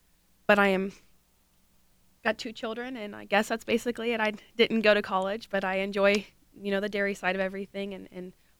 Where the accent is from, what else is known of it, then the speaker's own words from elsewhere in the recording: Magnolia, Ohio, United States; I am from Magnolia, Ohio. We are just right inside there at Carroll County.